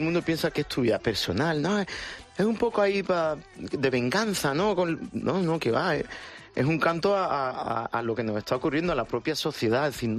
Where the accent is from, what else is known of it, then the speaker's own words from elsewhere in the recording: Jerez, Andalusia, Spain; O sea, soy de Jerez, gaditano.